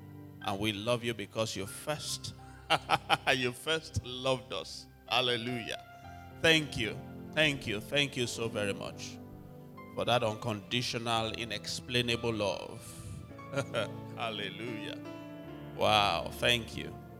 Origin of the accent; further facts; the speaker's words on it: Lagos, Nigeria; but I'm from Lagos.